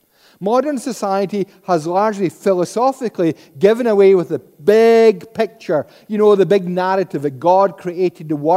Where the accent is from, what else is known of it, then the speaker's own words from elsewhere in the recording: Paisley, Scotland, United Kingdom; Perversely, maybe it was because I was brought up in Paisley